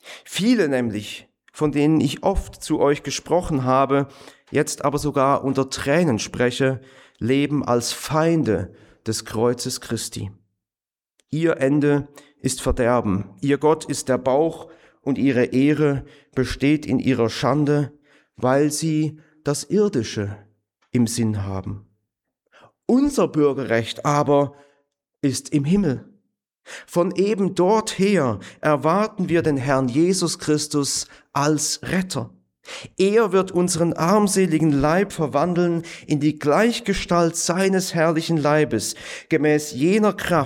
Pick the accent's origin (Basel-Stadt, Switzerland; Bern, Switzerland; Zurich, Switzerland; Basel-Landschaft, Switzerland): Zurich, Switzerland; Winterthur; born there; weil mein Vater Deutscher ist und meine Mutter Schweizerin war. dass mein Geburtsort, der dann auch auf dem deutschen Pass draufsteht und auf dem Personalausweis auch, Winterthur in der Schweiz, dass er dort liegt